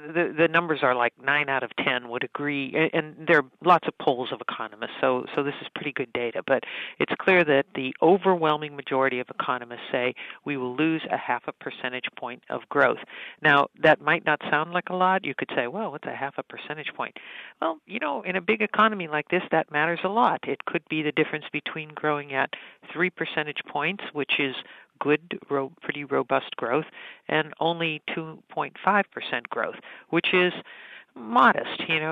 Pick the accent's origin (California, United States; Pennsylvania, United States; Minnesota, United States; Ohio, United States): Ohio, United States; Youngstown; You know, I'm from Youngstown originally